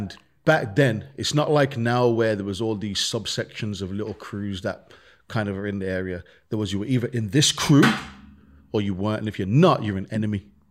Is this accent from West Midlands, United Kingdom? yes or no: yes; Birmingham, West Midlands, United Kingdom; In Birmingham, when we grew up, like I said, man, we grew up in the ghetto. We grew up in the real slums. We grew up in Handsworth.